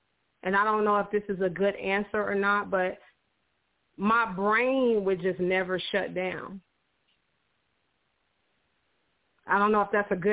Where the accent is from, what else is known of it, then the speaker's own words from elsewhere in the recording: Watts, California, United States; we talk about the memories of growing up in Watts together.